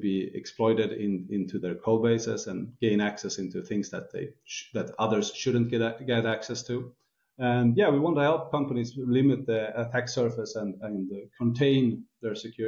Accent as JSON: {"language": "English", "country": "Sweden", "tie": "born or raised there", "said": "Born and raised in Sweden, right now currently living in Stockholm."}